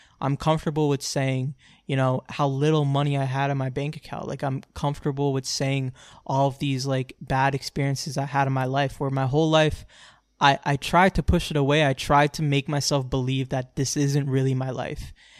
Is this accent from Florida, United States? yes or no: yes; Florida, United States; also born or lived in New York; I'm a Florida boy. Like, I grew up like jumping in lakes, jumping off of trees and rolling in grass and rolling down hills.